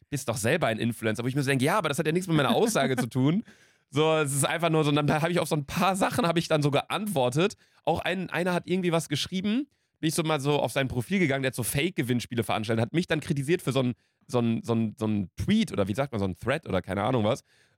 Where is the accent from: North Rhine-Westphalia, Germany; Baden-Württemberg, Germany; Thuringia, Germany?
North Rhine-Westphalia, Germany; Aber bei uns Kleinstadt, OWL und so, da ist es ja auch so ein bisschen, ist ja auch so ein bisschen geprägt irgendwie, ja, Arbeitergesellschaft und so.